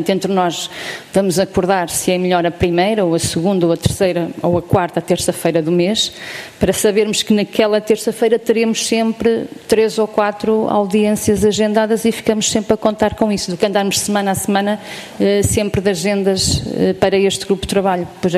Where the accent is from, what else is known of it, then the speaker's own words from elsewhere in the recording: Aveiro, Portugal; Eu sou do distrito de Aveiro